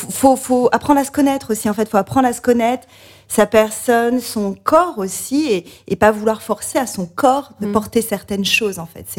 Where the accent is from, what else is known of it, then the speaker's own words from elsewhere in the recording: Auvergne-Rhône-Alpes, France; J'ai grandi dans le Beaujolais, à la campagne près de Lyon.